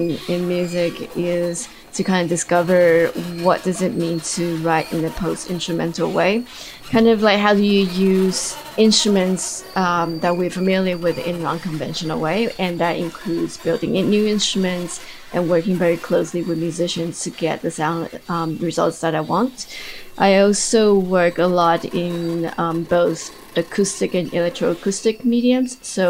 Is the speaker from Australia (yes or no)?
yes; Australia; also born or lived in Taiwan; now in Pittsburgh, United States; I'm from Australia, but I was born in Taiwan, and I live in Pittsburgh now.